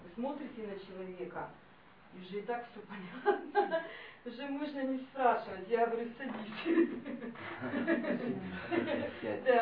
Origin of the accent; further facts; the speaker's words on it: Dnipro, Dnipropetrovsk Oblast, Ukraine; Я простая … из Днепропетровска.